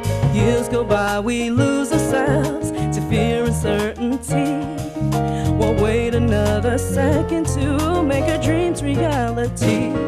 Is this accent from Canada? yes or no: no; Philippines; So being Filipino, food was a staple. And there was Filipinos, we like to cook for like 100 people, even though there are only 10.